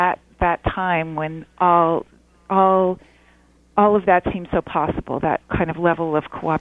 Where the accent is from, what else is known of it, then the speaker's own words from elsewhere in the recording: Montreal, Quebec, Canada; As an English Montrealer, I regret the loss of my French. I miss it. I've been here for 25 years, and my French is not what it once was